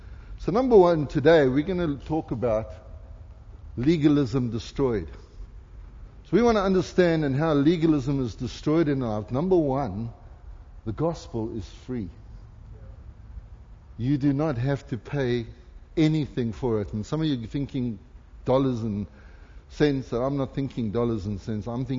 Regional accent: South Africa; See, I can say that because I'm South African.

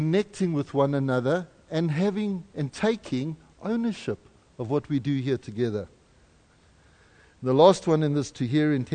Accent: Canada; I'm Canadian too.

